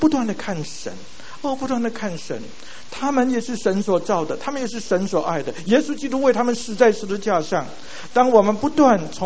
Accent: Hualien, Hualien County, Taiwan; first language Taiwanese Hokkien; Chinese is a second language; 我老家在花莲，我们小的时候都是讲台语的啊，台湾威，我们在学校里面也是讲台湾威哈，所以我们不会讲国语的哈，不会讲 Mandarin， 不会讲华语

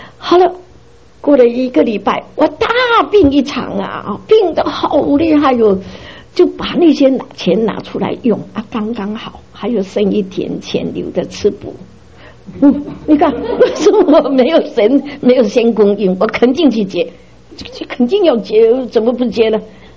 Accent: Xiamen, Fujian, China; 好吃，哎，我们厦门话偷家哈，就是讨一点吃啊

